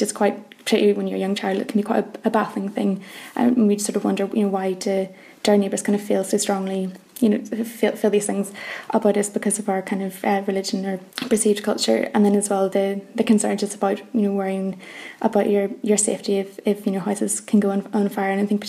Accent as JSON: {"language": "English", "town": "Belfast", "region": "Northern Ireland", "country": "United Kingdom", "tie": "born or raised there", "said": "I grew up in Belfast in the 1990s"}